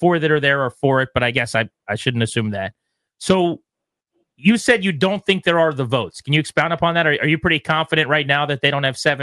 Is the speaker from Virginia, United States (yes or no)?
yes; Virginia, United States; I'm from Virginia, but I work in D.C.